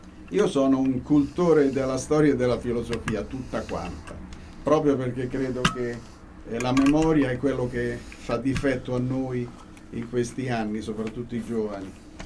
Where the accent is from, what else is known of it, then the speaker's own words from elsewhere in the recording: Rome, Lazio, Italy; ma sono romano di nascita.